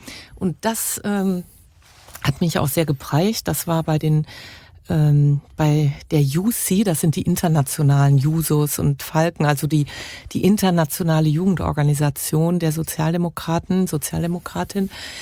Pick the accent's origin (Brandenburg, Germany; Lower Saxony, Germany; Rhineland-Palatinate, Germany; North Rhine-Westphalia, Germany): North Rhine-Westphalia, Germany; Cologne; born or raised there